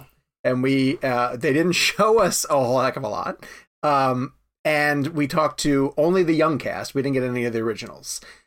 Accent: Charlotte, North Carolina, United States; David, I'm from Charlotte, North Carolina.

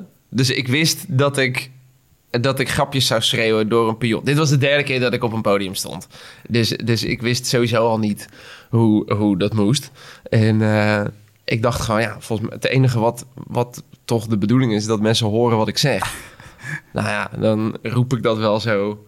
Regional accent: Schipluiden, South Holland, Netherlands; Ik kom uit een vrij klein dorp. Ik kom uit Schipluiden.

